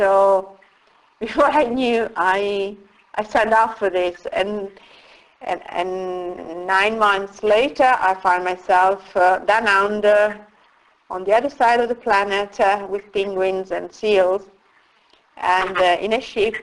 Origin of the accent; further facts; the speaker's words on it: Turin, Piedmont, Italy; Originally I'm from Italy, and I was born there a few decades ago in Turin, precisely in the northwest part of Italy.